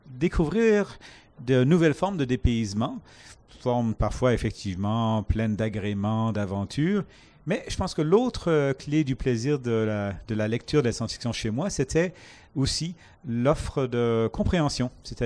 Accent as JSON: {"language": "French", "country": "Canada", "tie": "born or raised there", "said": "je suis Canadien francophone, mais qui a grandi dans une province surtout anglophone. Je suis Canadien, mais tous les 2 ans, je venais en France parce que ma mère était française."}